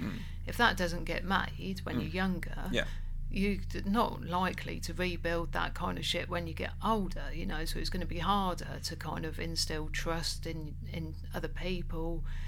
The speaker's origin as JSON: {"language": "English", "town": "Stamford", "region": "East Midlands", "country": "United Kingdom", "tie": "born or raised there", "said": "He was born on the 24th of July 1909 in Stamford, Lincolnshire, my hometown."}